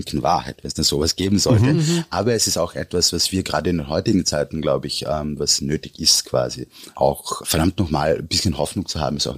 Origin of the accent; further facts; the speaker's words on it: Vienna, Austria; es ist mir als Österreicher oftmals passiert in Japan